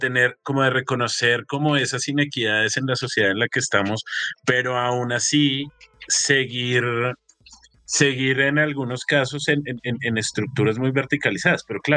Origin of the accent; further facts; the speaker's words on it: Colombia; Una cosa que yo reconozco directamente en mi país, como que no podría aventurarme en otro lado, pero que reconozco, por ejemplo, en Colombia